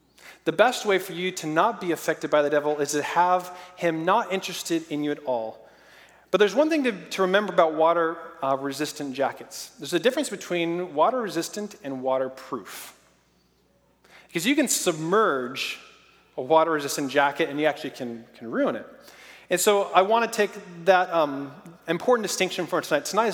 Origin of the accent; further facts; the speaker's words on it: Oregon, United States; I'm from Oregon, where it rains about 364 days a year.